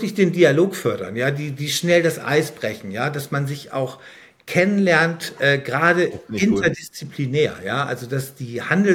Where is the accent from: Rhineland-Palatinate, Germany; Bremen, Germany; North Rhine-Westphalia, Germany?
Bremen, Germany; moved away as an adult; now in Berlin, Germany; ich bin in Bremen aufgewachsen und zur Schule gegangen. Und dann bin ich nach dem Abi gleich nach Berlin gegangen